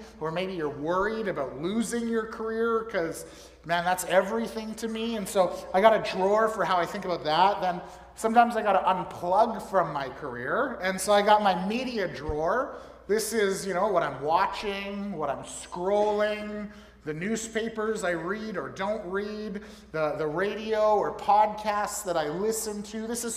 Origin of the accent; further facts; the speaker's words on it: Canada; Others, if you're like me, you're pretty much as Canadian as can be because your family was here way before the founding of Canada